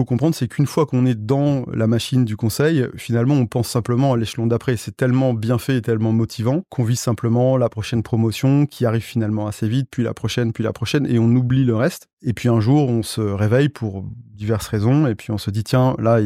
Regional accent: Saint-Jean-d'Angély, Nouvelle-Aquitaine, France; Moi, je suis du sud-ouest. J'ai grandi dans un petit village à 150 km de Bordeaux, près de La Rochelle, qui s'appelle Saint-Jean-d'Angély.

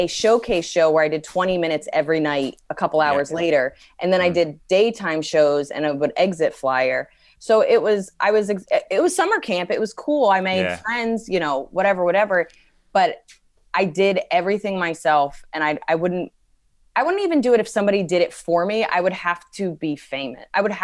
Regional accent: United States; I think being an American, being a woman, having the few contacts and people know who I am

